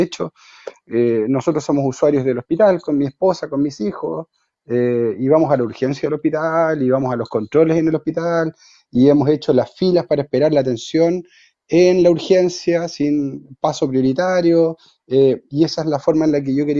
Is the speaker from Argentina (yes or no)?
no; Mulchén, Biobío, Chile; vengo de Mulchen, bastante cerca de todas maneras, a un par de kilómetros de acá, octava